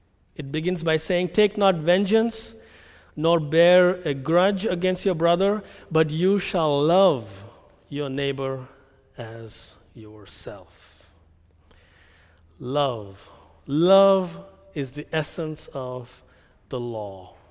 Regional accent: India; now in United States; You know, I come from India.

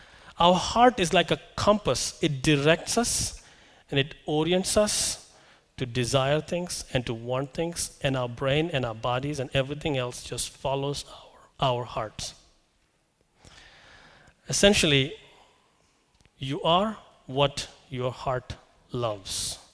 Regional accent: India; I'm from India, and I love, can you guess? I love curry.

